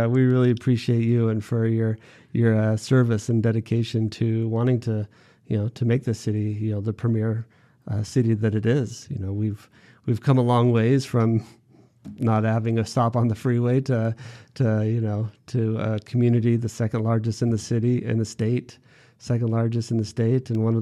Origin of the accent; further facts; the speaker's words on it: Las Vegas, Nevada, United States; now in Henderson, United States; having grown up in the Valley, I was born and raised in Vegas, but, you know, having moved back, it's Henderson that I've, you know, chosen to make my home with my family.